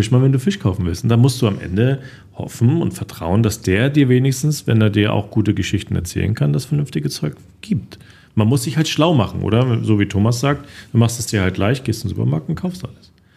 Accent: Saxony, Germany; born there; ich komme ja aus Sachsen gebürtig

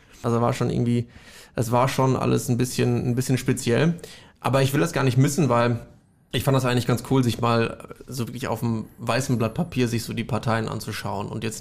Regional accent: Kreuztal, North Rhine-Westphalia, Germany; Und ich komme eher auch aus einer Stadt, die eher sozialdemokratisch geprägt ist. Also bei der letzten Bürgermeisterwahl in meiner Heimatstadt Kreuzal

